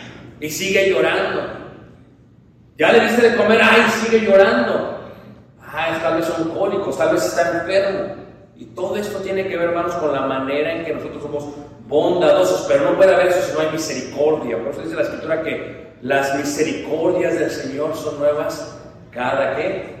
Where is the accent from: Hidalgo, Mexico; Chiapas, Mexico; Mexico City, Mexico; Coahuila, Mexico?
Mexico City, Mexico; moved away; Y llegamos ahí, no sé, yo soy de Ciudad de México, tal vez son de un pueblo